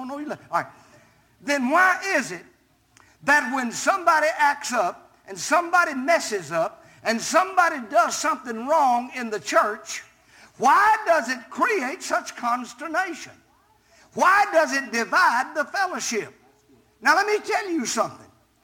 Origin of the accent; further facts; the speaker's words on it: Arkansas, United States; And I grew up in South Arkansas where you had to grow anything, you had nothing to eat.